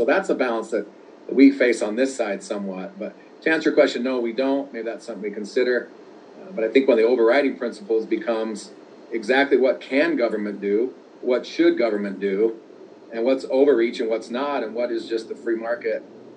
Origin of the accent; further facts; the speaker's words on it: South Ogden, Utah, United States; So 30 years ago, I grew up in South Ogden. 30 years ago, I got married, got an apartment in South Ogden